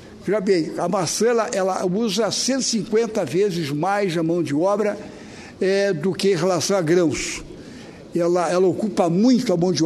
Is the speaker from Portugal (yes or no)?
no; Santa Catarina, Brazil; nós queremos, como catarinense, cumprimentar também aos estudantes de lá